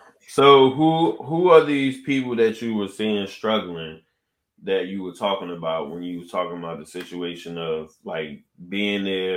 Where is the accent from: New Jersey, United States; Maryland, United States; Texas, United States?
Maryland, United States; born there; That's why I was born at on the Air Force base at Andrews.